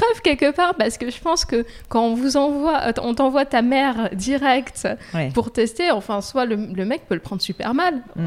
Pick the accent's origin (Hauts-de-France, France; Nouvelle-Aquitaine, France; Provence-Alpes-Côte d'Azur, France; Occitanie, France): Occitanie, France; Toulouse; moi, je viens de Toulouse et le reste de ma famille est à Toulouse.